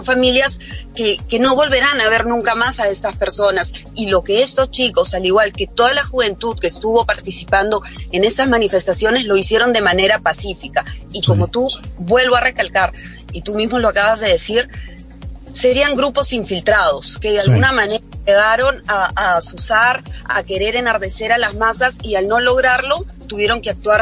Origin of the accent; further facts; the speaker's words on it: Peru; Yo como peruana no llego a ver la luz al final del túnel.